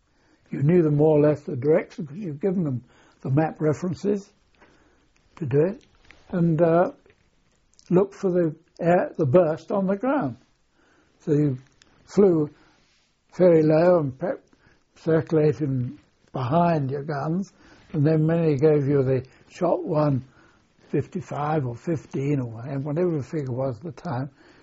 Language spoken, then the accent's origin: English; United Kingdom; as being British